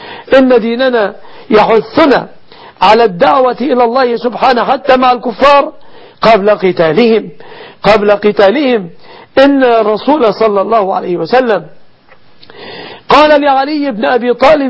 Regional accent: Egypt

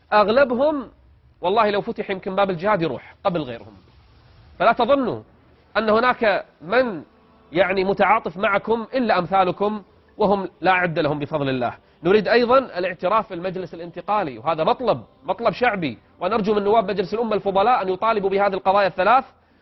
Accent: Kuwait; عندنا في الكويت

